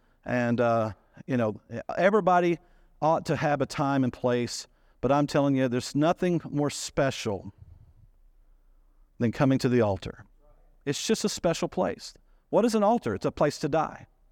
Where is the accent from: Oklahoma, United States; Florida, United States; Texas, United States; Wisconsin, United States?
Texas, United States; But being hospitable, being kind, being Texan. We talked about that a few months ago, being Texan. Texans are friendly. We're just friendly.